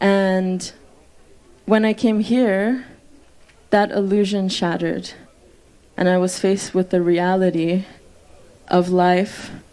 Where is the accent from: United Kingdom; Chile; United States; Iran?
Iran; now in Berlin, Germany; So I'm from Iran, and I moved to Berlin about 6 years ago.